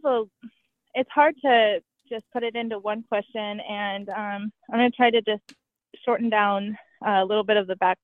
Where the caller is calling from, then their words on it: Gold Bar, Washington, United States; I'm calling in from Gold Bar, Washington.